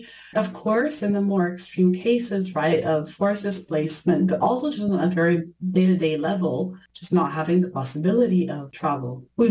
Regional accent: Italy; I grew up in Italy

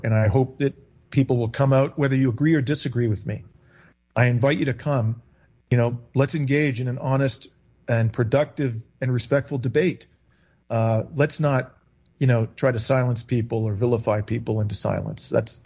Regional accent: London, Ontario, Canada; my hometown in London, Ontario

